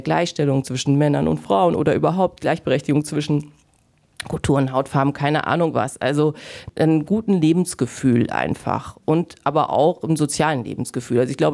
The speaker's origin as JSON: {"language": "German", "town": "Wehe", "region": "North Rhine-Westphalia", "country": "Germany", "also_born_or_lived": "Bielefeld", "said": "also ich komme ja auch von hier, also aus Wehe, beziehungsweise ich komme wirklich ganz aus dem Norden, zwischen Wehe und Stroen."}